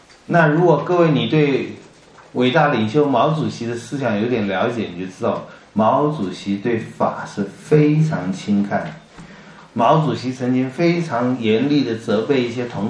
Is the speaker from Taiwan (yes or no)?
no; China; 我们中国人没有这个，党比法大多了